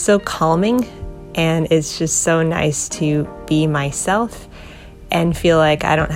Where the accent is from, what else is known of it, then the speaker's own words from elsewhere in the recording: Wheaton, Illinois, United States; I'm from Wheaton.